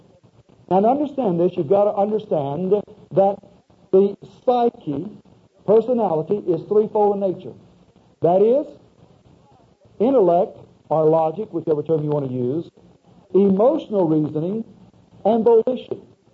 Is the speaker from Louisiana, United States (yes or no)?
yes; Louisiana, United States; I can understand that in part because I'm from South Louisiana.